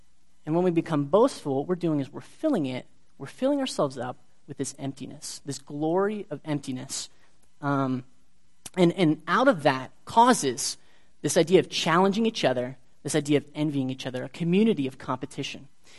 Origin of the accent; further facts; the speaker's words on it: Austria; now in State College, United States; I'm actually from Austria, not Australia.